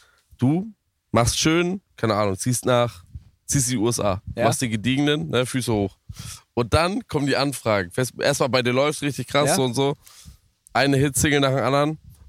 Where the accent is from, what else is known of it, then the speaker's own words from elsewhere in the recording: Germany; Als Deutscher auf Österreich zu schauen, ist immer so ein good feeling, weil man sich für die Politik im eigenen Land noch ein bisschen weniger schämen braucht.